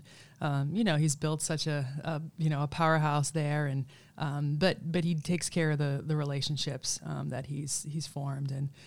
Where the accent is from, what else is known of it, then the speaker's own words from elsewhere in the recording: Oxford, Massachusetts, United States; A small town just south of Worcester, Massachusetts, called Oxford.